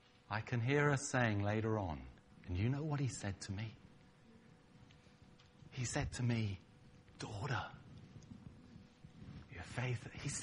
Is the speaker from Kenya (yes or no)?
no; United Kingdom; Are we offended because he's American? Are we offended because I'm British?